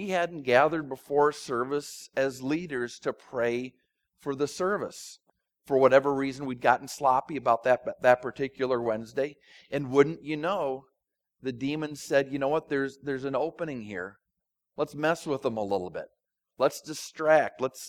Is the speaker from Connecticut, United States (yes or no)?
no; Minneapolis, Minnesota, United States; also born or lived in New Jersey; I think of squatters growing up in Minneapolis and then living in Jersey as being sort of an inner city thing